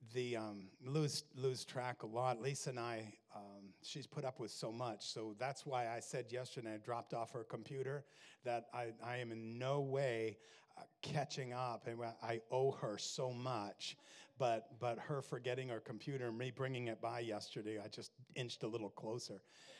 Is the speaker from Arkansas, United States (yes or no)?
no; Maine, United States; I'm the seventh of eight. I grew up in Maine, as you heard, and my family was very dysfunctional.